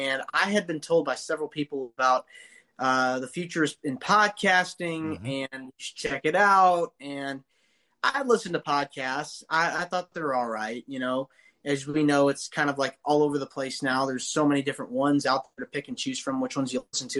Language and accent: English; Nashville, Tennessee, United States; And then I'm from Nashville, Tennessee.